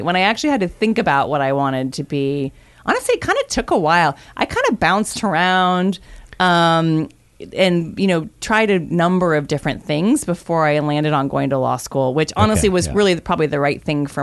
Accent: San Diego, California, United States; I grew up in San Diego

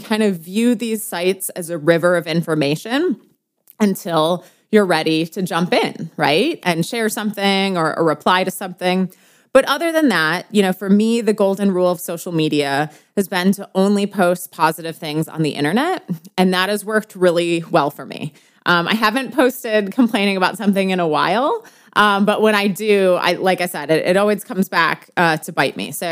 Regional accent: Wisconsin, United States; I was just talking to the Secretary of State of my home state of Wisconsin

